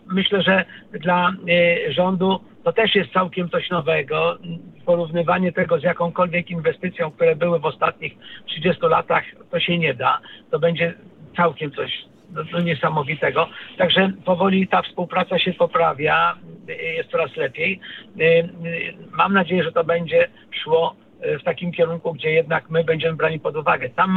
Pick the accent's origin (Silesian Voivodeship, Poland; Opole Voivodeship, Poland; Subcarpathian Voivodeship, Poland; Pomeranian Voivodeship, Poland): Pomeranian Voivodeship, Poland; Gdynia; Zresztą ja jestem też z Gdyni i też tam przyjechałem z powodu przyrody, już nawet na stałe.